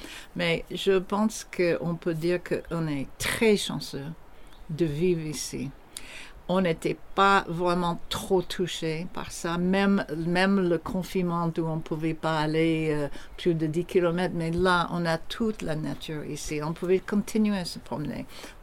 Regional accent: United States; French is a second language; now in France; comme vous pouvez voir avec mon accent, je ne suis pas née en France. Je suis française et américaine.

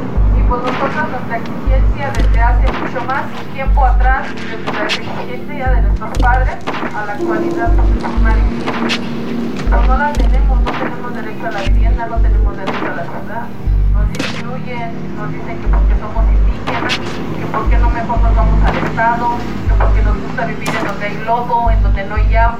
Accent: Santiago Mexquitlán, Querétaro, Mexico; now in Mexico City, Mexico; somos este la comunidad otomí que recibimos en la Ciudad de México. Y nosotros somos del estado de Querétaro, somos de Santiago Mexquitlán.

